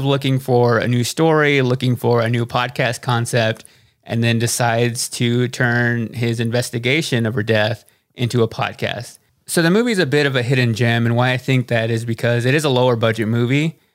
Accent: Texas, United States; which we are both from Texas.

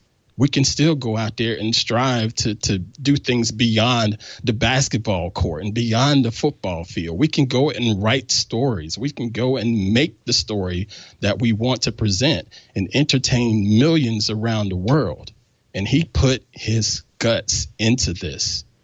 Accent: Anderson, South Carolina, United States; I know a lot of listeners are from my hometown of Anderson, South Carolina.

